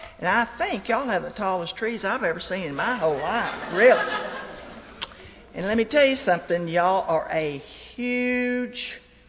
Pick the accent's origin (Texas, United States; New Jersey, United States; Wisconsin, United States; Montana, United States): Texas, United States; Lubbock; I am from Lubbock, Texas, and Lubbock, Texas is just as flat as a flitter.